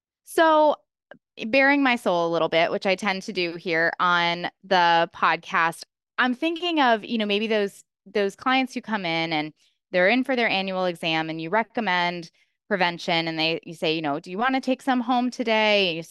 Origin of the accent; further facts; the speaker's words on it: Chicago, Illinois, United States; I am also originally from Chicago